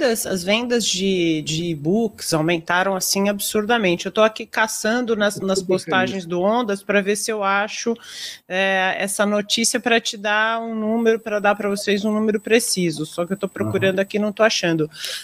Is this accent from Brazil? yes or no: yes; São Paulo, Brazil; Dois muito bons para nós que somos paulistanos aqui.